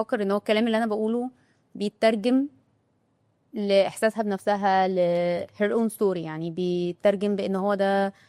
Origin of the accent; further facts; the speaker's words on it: Mahalla, Gharbia, Egypt; ومش كومن عندنا في المحله ان حد يدخل، انا عايشه في المحله